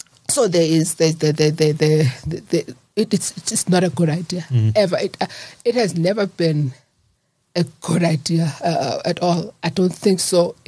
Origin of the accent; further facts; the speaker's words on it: East London, Eastern Cape, South Africa; because I was born and raised in East London.